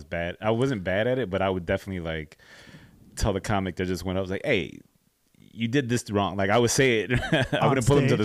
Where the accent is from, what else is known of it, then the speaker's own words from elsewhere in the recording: United States; I'm from the North Side, so it's not like I snuck my way.